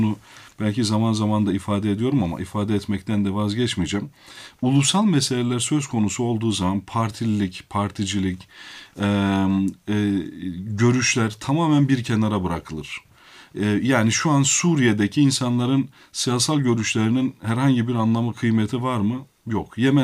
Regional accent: Malatya, Turkey; first language Kurdish; Turkish is a second language; Ben Malatyalıyım. Annem Türkçe bilmez.

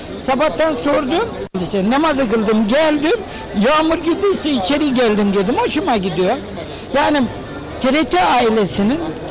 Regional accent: Günbuldu, Bayburt, Turkey; Tabii köylü çocuğu, ben Bayburt'un Aydıntepe'nin bir köyündenim. Eski adı Files, yeni adı Günbuldu. Köyüm çok güzel.

